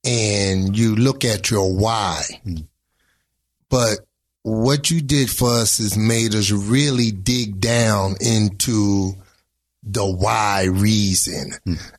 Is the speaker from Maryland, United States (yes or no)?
no; Atlanta, Georgia, United States; What's happening? I'm from Atlanta, Georgia.